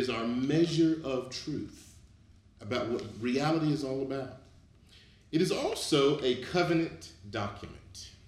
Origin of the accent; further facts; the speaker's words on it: North Carolina, United States; I grew up in the Baptist Church in North Carolina, the Black Baptist Church in North Carolina, and they kept us in the Word.